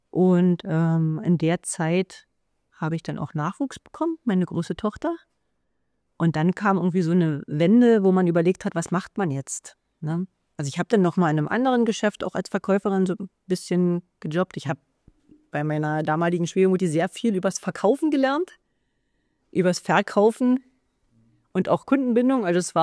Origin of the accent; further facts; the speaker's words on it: Spremberg, Brandenburg, Germany; now in Forst, Germany; ich stamme aus Spremberg und habe des Mannes wegen dann bin ich nach Forst gezogen